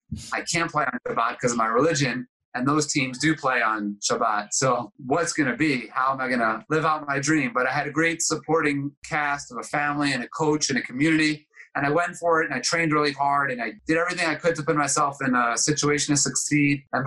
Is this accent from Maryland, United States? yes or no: yes; Baltimore, Maryland, United States; Well, I grew up in Baltimore, Maryland, and I fell in love with the game at a very young age.